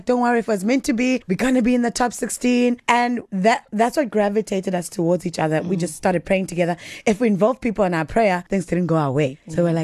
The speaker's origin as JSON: {"language": "English", "town": "Maphumulo", "region": "KwaZulu-Natal", "country": "South Africa", "tie": "born or raised there", "said": "I'm 20-something years old from New Germany. I grew up in Maphumulo, which is a farm, so I'm a semi-farm girl."}